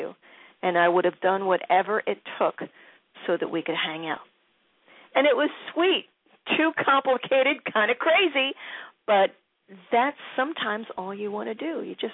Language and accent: English; Pennsylvania, United States; Some of those songs that he was singing are part of the childhood that Rick and I had growing up in Pennsylvania.